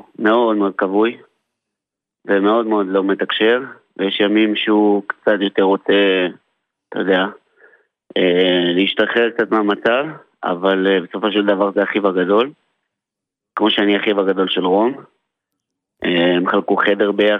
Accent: Jerusalem, Jerusalem District, Israel; קודם כל אנחנו ירושלמים.

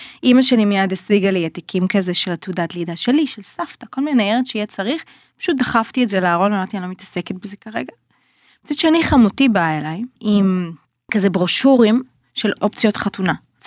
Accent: Gan Yavne, Central District, Israel; הבנתי שיש עוד רוסיות. כי גדלתי בגן יבנה, וזה יישוב שזה לא שאין בו, אבל אין הרבה.

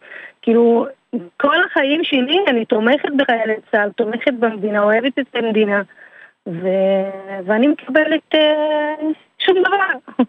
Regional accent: Lebanon; now in Israel; אני במקור לבנונית.

